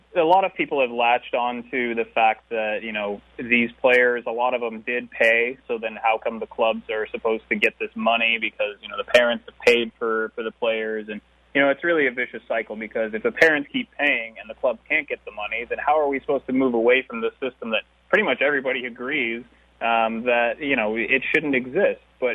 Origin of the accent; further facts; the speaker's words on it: Alaska, United States; also born or lived in Romania; I grew up, well, I spent the first 3 years of my life there, 3 or 4 years, and then I grew up mostly in Alaska, where I started school